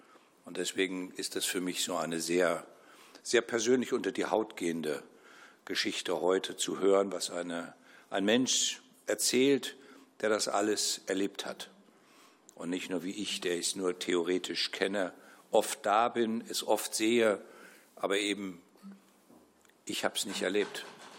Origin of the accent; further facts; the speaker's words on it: Erfurt, Thuringia, Germany; Erfurt ist meine Heimatstadt.